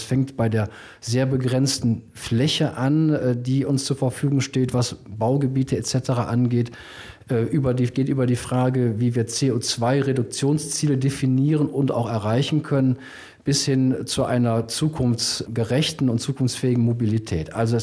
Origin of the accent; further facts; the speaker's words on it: Rhineland, Germany; Beim Lieblingstrinken, da bin ich Rheinländer